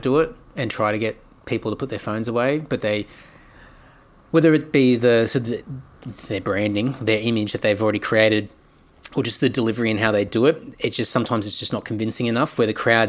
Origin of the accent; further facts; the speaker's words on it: Brisbane, Queensland, Australia; I grew up in Brisbane.